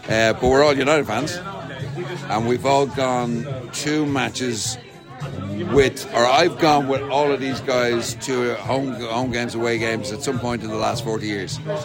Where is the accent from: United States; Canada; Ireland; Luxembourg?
Ireland; Dublin, Leinster; I come over from Dublin on the ferry from Dublin to Holyhead